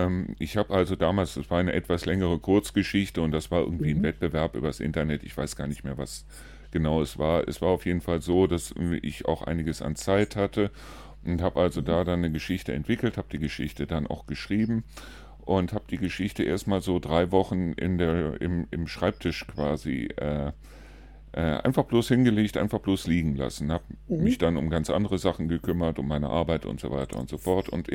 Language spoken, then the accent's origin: German; Neuss, North Rhine-Westphalia, Germany; now in Trendelburg, Germany; sondern ich bin ein geborener Neusser und ich bin in Neuss groß geworden und habe 53 Jahre in Neuss gelebt und jetzt lebe ich seit 4 Jahren hier in Trendelburg